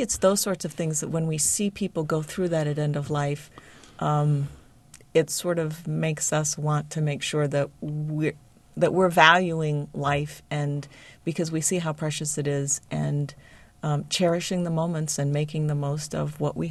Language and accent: English; St. Louis, Missouri, United States; I grew up down by St. Louis, and I was just listening to Nancy think about the university and being here.